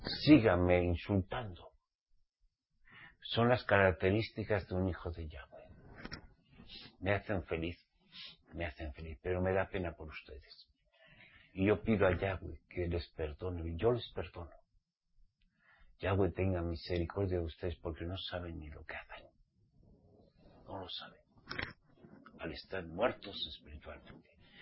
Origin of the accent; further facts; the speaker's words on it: Spain; como soy español